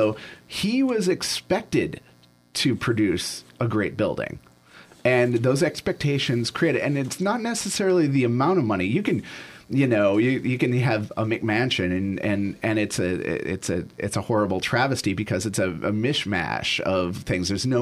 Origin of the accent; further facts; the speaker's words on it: Milwaukee, Wisconsin, United States; now in Portland, United States; I'm from Milwaukee, Wisconsin, where they really they worship their waterfront with Lake Michigan.